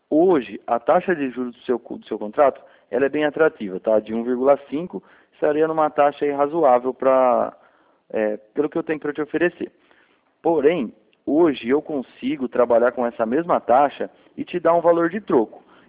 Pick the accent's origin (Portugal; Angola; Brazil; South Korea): Brazil; Cordeirópolis, São Paulo; Eu sou de Cordeirópolis.